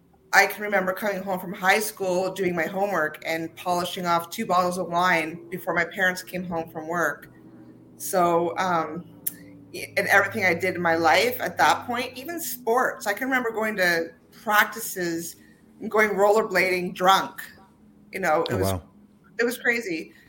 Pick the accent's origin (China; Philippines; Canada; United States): Canada; Toronto, Ontario; I grew up, I was born in Toronto, and okay. My father was, he's now retired, a police officer. So I actually ended up, you know, traveling all throughout Ontario because of his job, kind of like a military brat